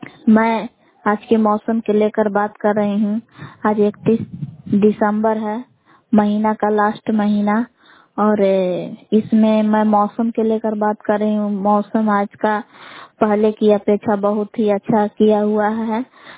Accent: Bihar, India; ग्राम बेला जिला कैमूर भभुआ के निवासी हूँ।

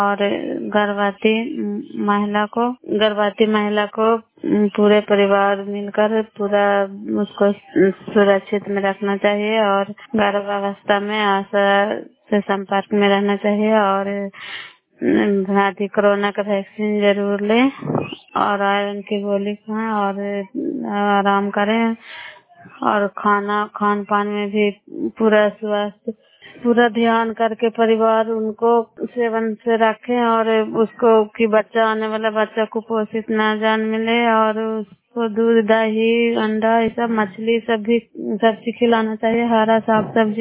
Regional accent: Bairiganj, Bihar, India; नालंदा जिला कराय ब्लॉक मुखरता पंचायत ग्राम बैरीगंज की निवासी हूँ।

